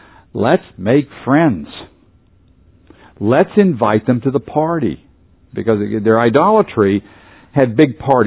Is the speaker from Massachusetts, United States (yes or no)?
no; Pennsylvania, United States; where I grew up in Pennsylvania, that party usually involved a lot of drinking and less than moral behavior.